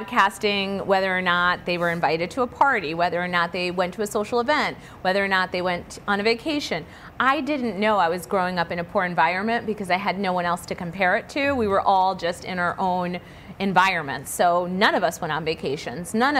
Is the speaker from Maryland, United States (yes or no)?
no; Springfield, Massachusetts, United States; I love Springfield. I still live there. So I'm talking from a place of experience and knowing.